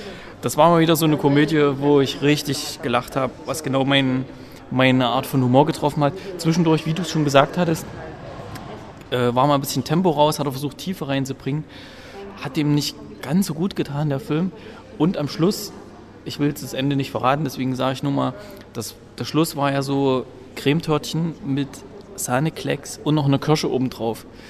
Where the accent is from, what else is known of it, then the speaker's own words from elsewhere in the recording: Gera, Thuringia, Germany; Ich begebe mich nämlich in meine alte Heimat und werde am Mittwoch dort nochmal die Sneak besuchen